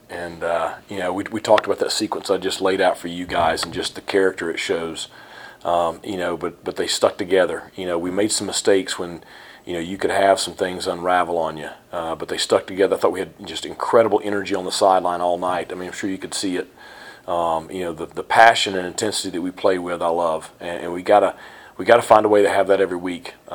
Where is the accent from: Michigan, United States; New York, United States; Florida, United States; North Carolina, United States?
North Carolina, United States; Franklin; In my hometown of Franklin, you had a major landslide that killed a lot of residents, and you feel for the people in Chimney Rock and Boone and Asheville.